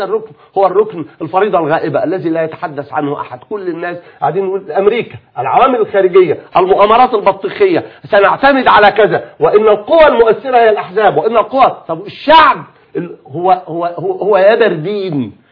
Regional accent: Egypt; أنا عايز أتكلم باعتباري مصري

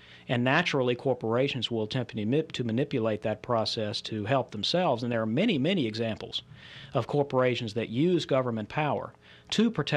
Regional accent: North Carolina, United States; I'm from North Carolina.

